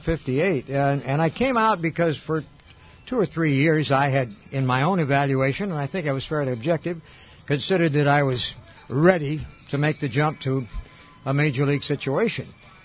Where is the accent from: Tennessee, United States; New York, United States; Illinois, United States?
Illinois, United States; I grew up in Illinois, halfway between Chicago and St. Louis.